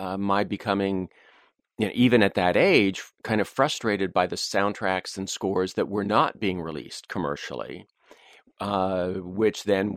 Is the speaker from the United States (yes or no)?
no; Toronto, Ontario, Canada; I'm originally from the Toronto area in Canada.